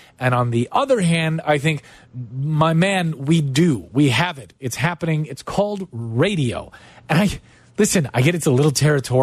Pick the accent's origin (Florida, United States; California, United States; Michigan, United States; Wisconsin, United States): Wisconsin, United States; I flipped on the Brewers broadcast because I grew up in Wisconsin. I did not grow up a Brewers fan